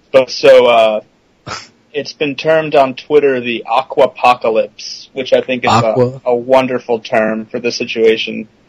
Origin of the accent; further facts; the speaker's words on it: New Jersey, United States; I'm not actually from here. I'm from New Jersey, but one of my roommates is from the area